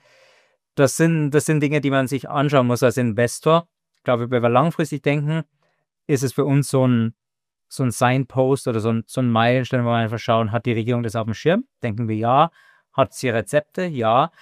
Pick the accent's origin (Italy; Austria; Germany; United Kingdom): United Kingdom; German is a second language; Ich komme aus Großbritannien, da ist es noch weniger